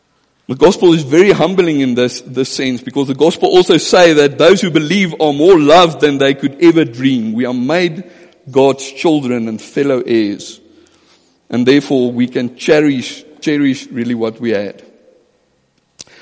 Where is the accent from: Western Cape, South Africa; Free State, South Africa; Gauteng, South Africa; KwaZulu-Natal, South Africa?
Gauteng, South Africa; Johannesburg; also born or lived in Marble Hall; I am male. I am an Afrikaner. … from Marble Hall. I'm a Joburger. I'm a South African.